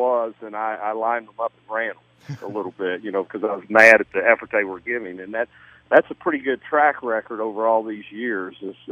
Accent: Cincinnati, Ohio, United States; I was raised around Cincinnati, so I know exactly what you guys are going through.

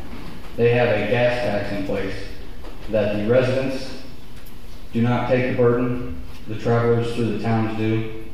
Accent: Hillsboro, United States; I decided to run because I was raised in Hillsboro. In the 1990s, I graduated from Hillsboro High School.

